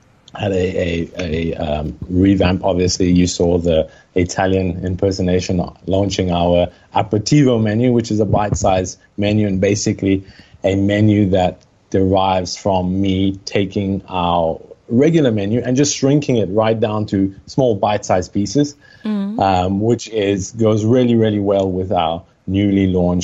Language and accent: English; South Africa; I'm actually from South Africa.